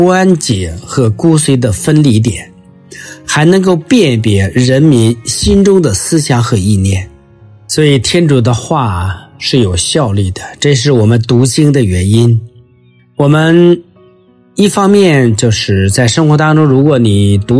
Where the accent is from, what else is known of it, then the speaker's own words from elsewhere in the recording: China; 就像我们中国人说，大爱无言，大爱无疆。